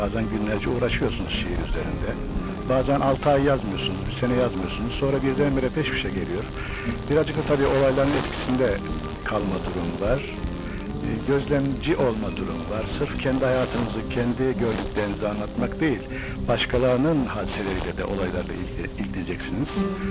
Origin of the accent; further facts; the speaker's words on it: Malatya, Turkey; born there; now in Ankara, Turkey; 1941 Malatya doğumluyum. Yüksek Gazetecilik Okulu mezunuyum. 15 senedir Ankara'dayım.